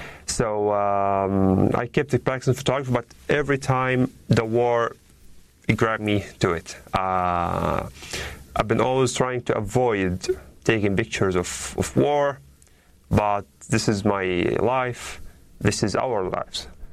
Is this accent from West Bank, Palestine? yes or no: no; Deir el-Balah, Gaza Strip, Palestine; English is a second language; I'm originally from Deir el-Balah city. I'm originally from Gaza Strip.